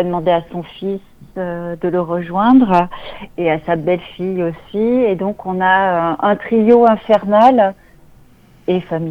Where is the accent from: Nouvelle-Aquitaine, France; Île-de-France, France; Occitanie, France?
Nouvelle-Aquitaine, France; j'adore la Dordogne, je suis native de Dordogne.